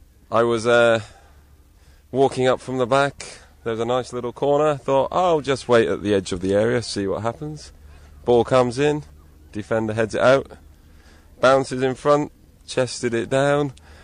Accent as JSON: {"language": "English", "region": "England", "country": "United Kingdom", "lives_now": "Tokyo, Japan", "said": "I'm from a little country called England."}